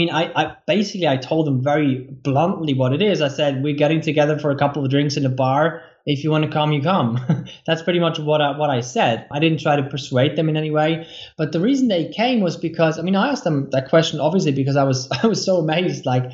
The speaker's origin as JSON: {"language": "English", "country": "Switzerland", "lives_now": "Poland", "said": "Yeah, I'm right now in Poland. I spend a lot of time here. We have a place here. And then I'm originally Swiss. So my company is also based in Switzerland."}